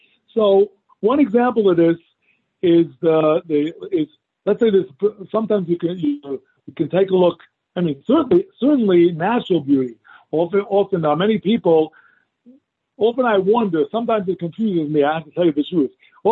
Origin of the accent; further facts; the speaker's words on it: New York, United States; I grew up in New York, so I'm more kinds of things that people call mountains.